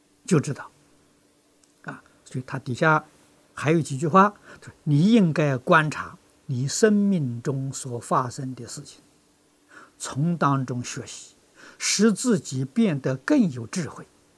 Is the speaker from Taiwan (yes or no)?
no; China; 我们中国人讲灵魂的